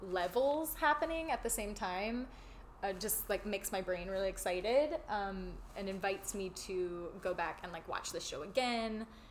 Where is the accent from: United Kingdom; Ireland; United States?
United States; Birmingham, Alabama; and some of that is just growing up in the South. Part of it is that when I was a kid, like maybe 8 years old, my mom bought an old slaughterhouse in downtown Birmingham